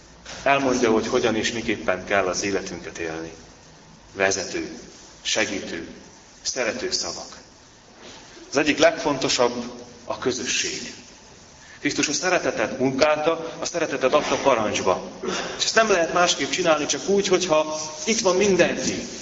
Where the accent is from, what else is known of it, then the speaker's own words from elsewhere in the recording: Velyka Bihan, Zakarpattia Oblast, Ukraine; ahol nevelkedtem Nagyberegen